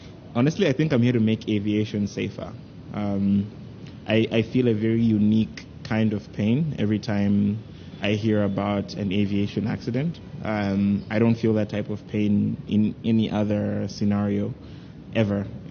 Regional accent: Malawi; I was born in Malawi, so.

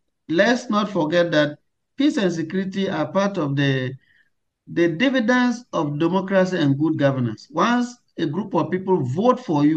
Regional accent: Tumu, Upper West, Ghana; Tumu is my hometown, so I know that place very well. It's only 18 miles into Burkina Faso.

